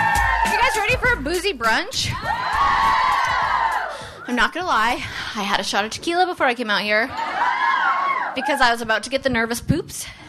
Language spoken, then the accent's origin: English; Canada; I'm Canadian.